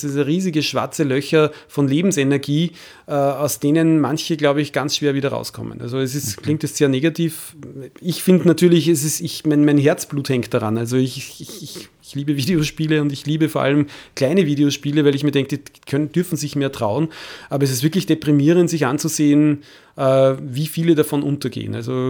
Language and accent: German; Austria; der deutsche Sprachraum ist ja zum Glück relativ groß auch, sage ich als Österreicher.